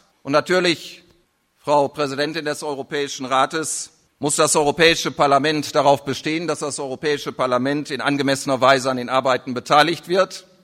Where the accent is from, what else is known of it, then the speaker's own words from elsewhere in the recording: Germany; Ich hoffe, dass wir als Deutsche niemals vergessen